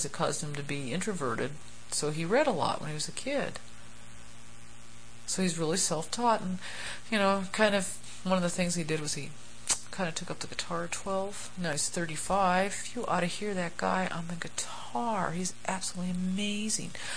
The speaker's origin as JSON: {"language": "English", "country": "Switzerland", "tie": "born or raised there", "said": "I grew up in the Swiss Alps. You know, we have been here our whole lives"}